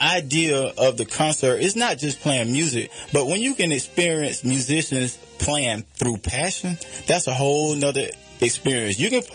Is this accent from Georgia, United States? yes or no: yes; Atlanta, Georgia, United States; when they find out I'm from Atlanta, they be like, man, y'all got that thing.